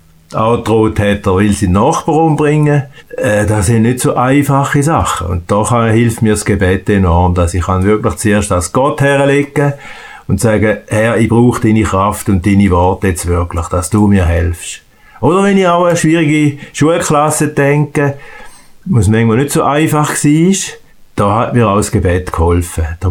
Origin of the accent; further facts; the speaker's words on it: Thurgau, Switzerland; Also, ich bin ein typischer Thurgauer, man merkt das schon an meiner Sprache.